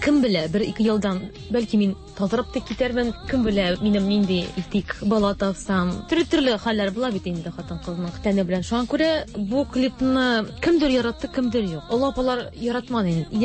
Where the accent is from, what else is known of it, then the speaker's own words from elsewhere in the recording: Oktyabrsky, Bashkortostan, Russia; now in Kazan, Russia; Мин Башкортстан кызы. Октябрьский.